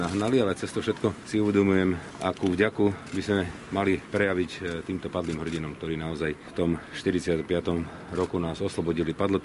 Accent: Bratislava, Bratislava Region, Slovakia; Ja môžem povedať za seba, že som rodený Bratislavčan

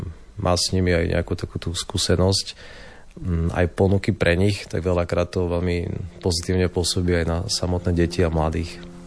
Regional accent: Humenné, Prešov Region, Slovakia; pretože som rodák z Humenného a som sa sem vrátil po 25 rokoch.

